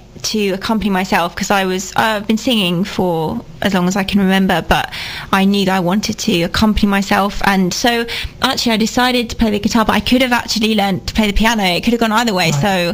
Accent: Stevenage, East of England, United Kingdom; which is in the town next to mine. I'm from Stevenage.

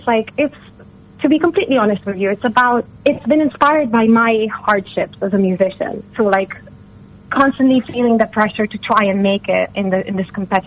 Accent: Italy; moved away as an adult; now in London, United Kingdom; But also because I'm originally from Italy, and when I first came to London, I was 18.

